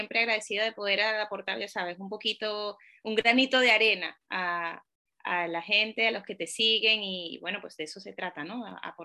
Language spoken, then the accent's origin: Spanish; Venezuela; moved away as an adult; now in Spain; Soy venezolana, llevo en España, van a ser 18 años ya.